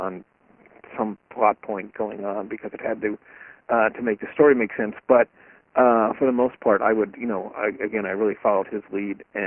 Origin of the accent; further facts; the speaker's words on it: United States; as an American growing up